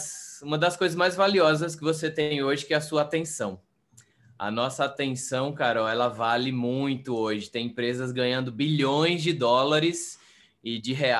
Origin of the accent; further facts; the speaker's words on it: Pombal, Paraíba, Brazil; moved away; also born or lived in João Pessoa / São Paulo / Sydney, Australia; eu sou da Paraíba. Eu sou de uma cidade do interior da Paraíba chamada Pombal, cidadezinha pequena de menos de 100 mil habitantes. E aí eu fui mudando, mudei para João Pessoa, que é a capital, mudei para São Paulo. Depois eu morei 8 anos na Austrália, em Sydney